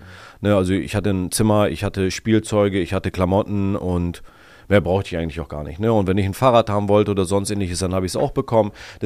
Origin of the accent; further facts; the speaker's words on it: Damme, Lower Saxony, Germany; bin ich in Damme geboren, 92 und bin ziemlich bescheiden aufgewachsen.